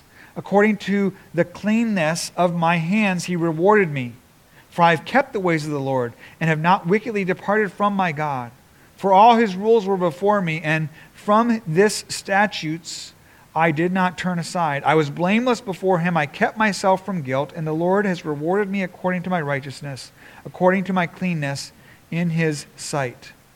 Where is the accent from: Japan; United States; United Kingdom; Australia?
Japan; growing up in Japan, we had many temples around us.